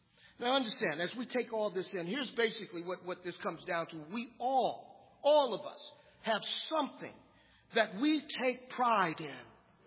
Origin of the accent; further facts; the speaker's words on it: Los Angeles, California, United States; I come from South Central Los Angeles, and there are a lot of people that I grew up